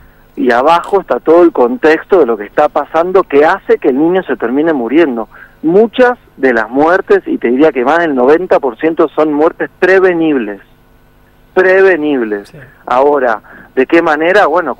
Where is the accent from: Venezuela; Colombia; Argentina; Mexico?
Argentina; te lo digo como argentino, ¿entendés? Sí. Ni siquiera lo digo desde el lado de Salta, que no me corresponde, porque ni siquiera soy salteño. aunque me sienta parte.